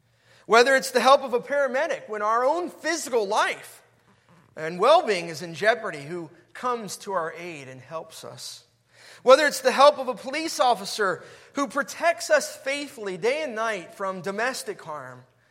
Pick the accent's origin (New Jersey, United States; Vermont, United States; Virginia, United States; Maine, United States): Virginia, United States; Chantilly; born or raised there